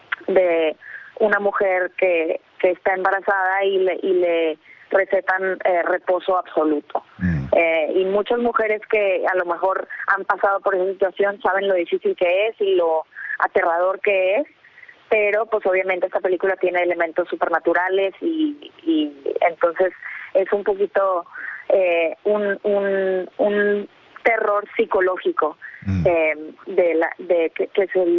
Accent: Mexico; tener uno de esos proyectos que tengo planeados en México que se concrete y poder hacer algo padre en mi país, que la verdad extraño que no he hecho algo en México desde hace muchos años

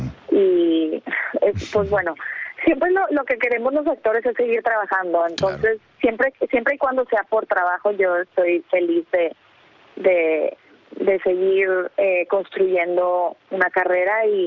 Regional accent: Mexico; tener uno de esos proyectos que tengo planeados en México que se concrete y poder hacer algo padre en mi país, que la verdad extraño que no he hecho algo en México desde hace muchos años

